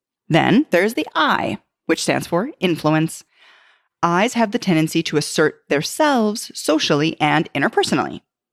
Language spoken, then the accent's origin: English; Canada; Yeah, I'm a Canadian. I'm one of them.